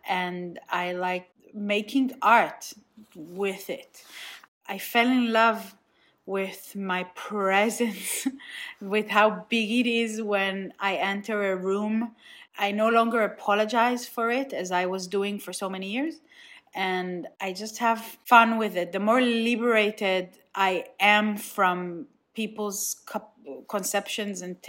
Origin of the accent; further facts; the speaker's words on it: Nigeria; now in Israel; Second of all, I grew up in Nigeria, but I feel like Israel is like the main part of my identity. If I had to put it in a percentage, then I'm probably like 80% from here.